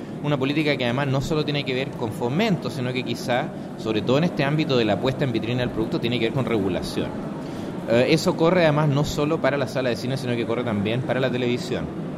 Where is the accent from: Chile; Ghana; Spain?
Chile; en qué nos hemos convertido los chilenos ahora, varios años después de haber superado la dictadura